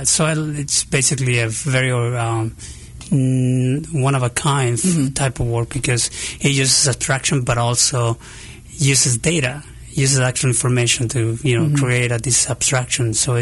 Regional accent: Mexico; I'm originally from Mexico. Right. So when I went to school in Mexico

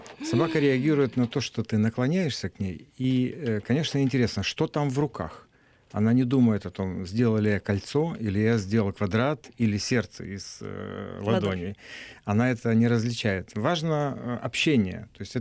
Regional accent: Cherkasy, Cherkasy Oblast, Ukraine; в моем родном городе, где я родился, в Черкасах

